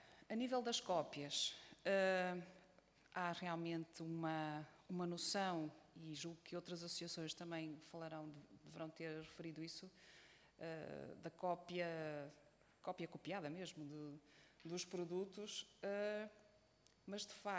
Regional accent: Portugal; Nós, enquanto portugueses, é os vegetais cozidos, ou seja, na sopa.

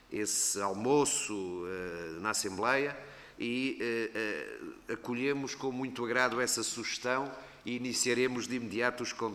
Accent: Angola; born there; Sabe que eu nasci em Angola, e portanto tenho um gosto especial pelos sabores de Angola

